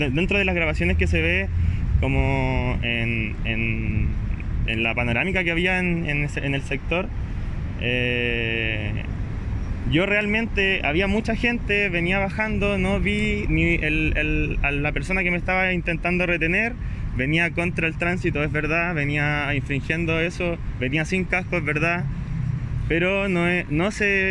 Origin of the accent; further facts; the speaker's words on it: Puente Alto, Santiago Metropolitan Region, Chile; soy de Puente Alto.